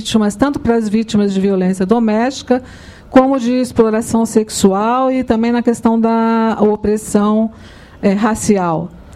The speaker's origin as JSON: {"language": "Portuguese", "region": "São Paulo", "country": "Brazil", "said": "eu já tinha me apresentado, eu sou de São Paulo"}